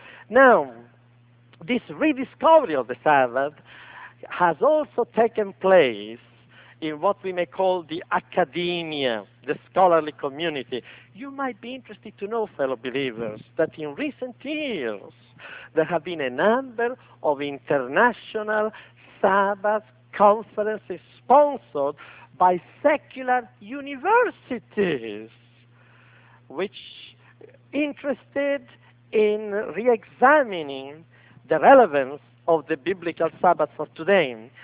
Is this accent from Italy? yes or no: yes; Italy; accent: Italian; English is a second language; now in United States; I have not yet decided to become a Yankee because my accent is still Italian. Unless I lose my accent, how can I become an American?